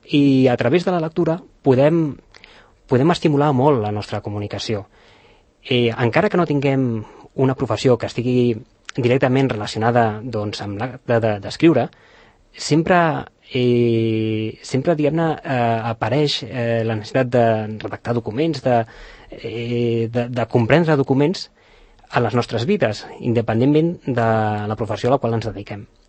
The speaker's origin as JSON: {"language": "Catalan", "town": "Barcelona", "region": "Catalonia", "country": "Spain", "tie": "born there", "also_born_or_lived": "Sant Cugat", "said": "jo és cert que vaig néixer a Barcelona, però els meus avis vivien aquí a Sant Cugat, teníem aquí una casa amb un hort. I jo els caps de setmana i les meves vacances d'estiu sempre les passava aquí a Sant Cugat"}